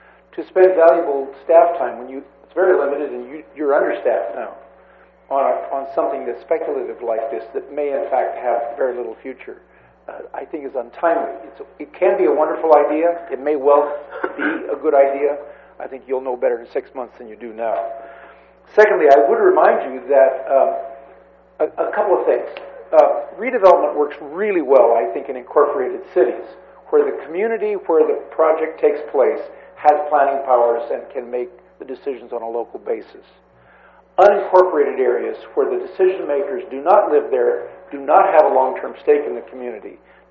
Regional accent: Nipomo, California, United States; I'm from Napomo.

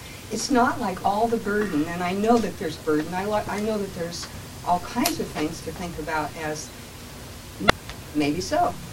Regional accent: Pismo Beach, California, United States; I'm from Pismo Beach

